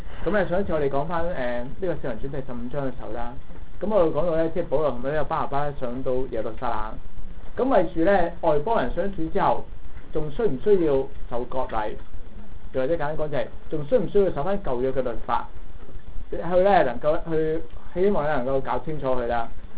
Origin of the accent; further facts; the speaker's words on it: China; 我都覺得幾醜嘅，即係我身為中國人咧